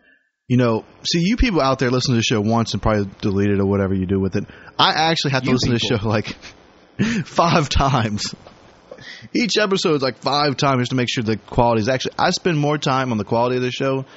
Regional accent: Canada; I'm from the land of Canada.

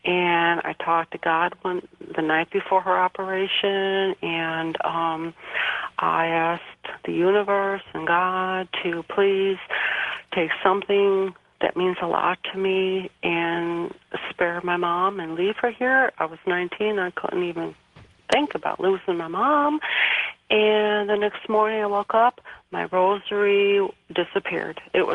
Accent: Chicago, Illinois, United States; from Chicago.

